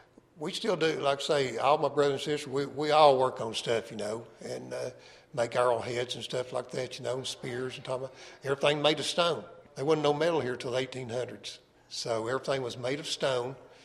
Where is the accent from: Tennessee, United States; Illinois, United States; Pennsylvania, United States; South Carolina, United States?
Tennessee, United States; Morristown; I was born in Morristown, Tennessee. Yeah, like I say, I'm 60 years old and lived there all my life.